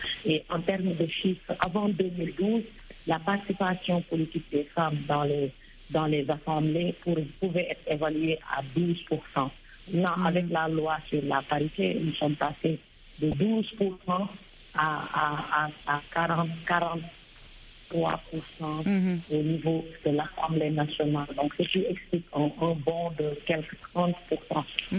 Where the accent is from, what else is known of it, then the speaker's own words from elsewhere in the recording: Togo; Je dirais, chez moi au Togo, la participation des femmes reste encore minoritaire.